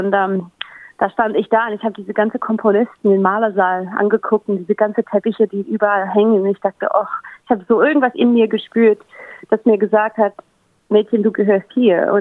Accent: Melbourne, Victoria, Australia; Aus Melbourne, in Victoria.

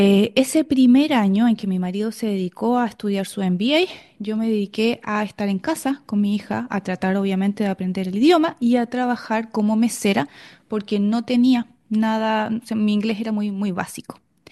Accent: Chile; now in Australia; yo soy de Chile y lo comparo con Chile, un país en vías de desarrollo

